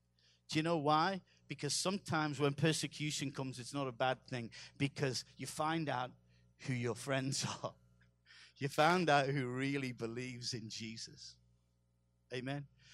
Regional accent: England, United Kingdom; I'm an Englishman

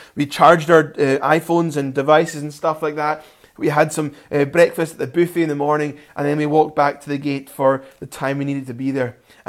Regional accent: Scotland, United Kingdom; And we got being Scottish, we got a cracking deal.

